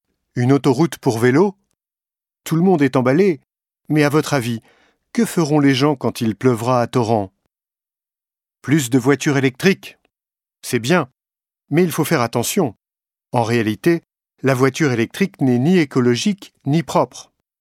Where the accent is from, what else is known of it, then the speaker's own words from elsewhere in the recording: Grenoble, Auvergne-Rhône-Alpes, France; Je suis né à Grenoble et j'y ai toujours vécu. J'ai vu la ville changer.